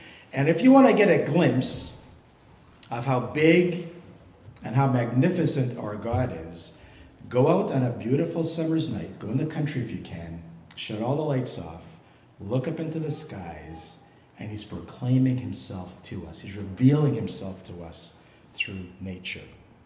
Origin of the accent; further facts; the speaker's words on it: Belize; born there; I was born in Belize. I grew up in a Christian home. My dad was a headmaster in Belize. He immigrated to Canada at about 50.